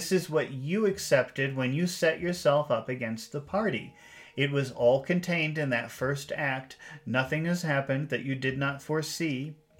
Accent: Chicago, Illinois, United States; now in Mexico; Well, I'm from the United States, from the Chicago area. That's where I was born. But now I live in Mexico.

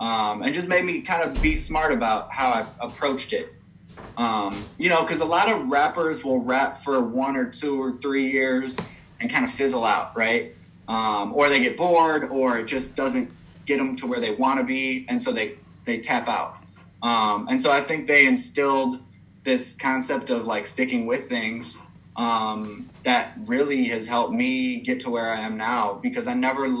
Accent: Evanston, Illinois, United States; Yeah, you know, so I grew up in Evanston, like just north of Chicago.

